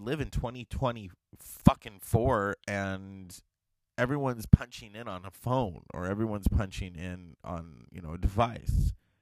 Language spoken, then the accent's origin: English; Stockton, California, United States; So when I meet people and I'm like in another town, where are you from? I'm from Stockton.